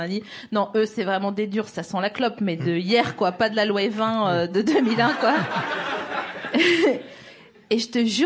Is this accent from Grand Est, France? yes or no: yes; Grand Est, France; born there; dans les Vosges on dit, parce que je suis née dans les Vosges